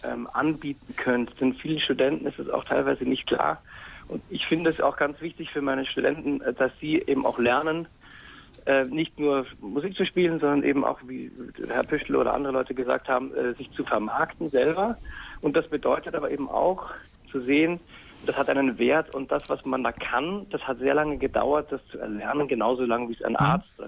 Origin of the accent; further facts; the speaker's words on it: Vienna, Austria; Ich bin ja Österreicher gebürtig und ich komme aus Wien und so.